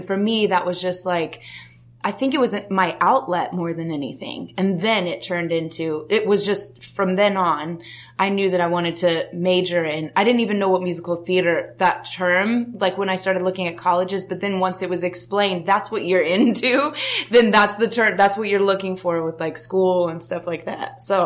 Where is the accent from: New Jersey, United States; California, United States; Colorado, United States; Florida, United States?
Colorado, United States; Denver; Well, I grew up in Denver, Colorado, and I never thought about doing acting ever.